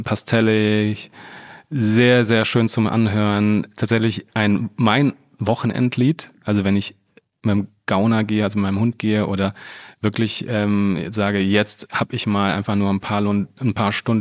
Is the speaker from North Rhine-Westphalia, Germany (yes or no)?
yes; Aachen, North Rhine-Westphalia, Germany; also born or lived in Paris; ich habe in Paris studiert, das heißt, ich bin sehr frankophil aufgewachsen, ich bin in der Nähe von der Grenze aufgewachsen, bei Aachen